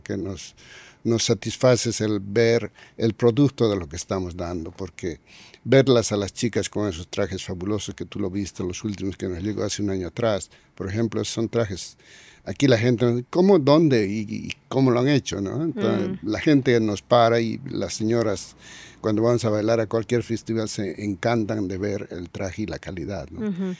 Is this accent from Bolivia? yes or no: yes; Bolivia; En realidad, porque al decir venimos de Bolivia, a veces los niños no saben qué es Bolivia.